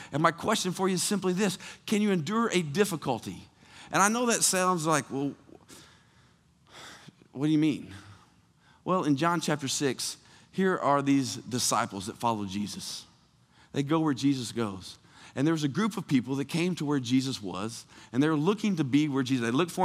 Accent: Missouri, United States; I grew up in Southeast Missouri. I've been there my whole life.

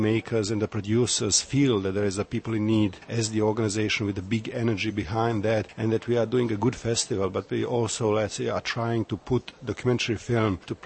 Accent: Sarajevo, Federation of Bosnia and Herzegovina, Bosnia & Herzegovina; now in Czech Republic; I'm from originally from Bosnia and Herzegovina, from Sarajevo. I'm living here in Czech Republic since 91. I came here before the war in Bosnia

